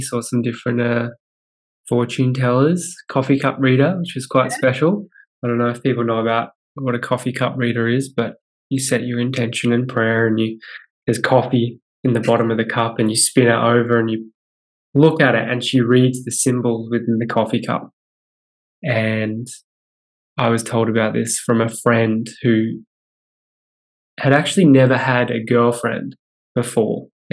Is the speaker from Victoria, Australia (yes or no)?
yes; Melbourne, Victoria, Australia; now in California, United States; Sarah's from Long Beach, California, and I'm from Melbourne, Australia, and we live in California now.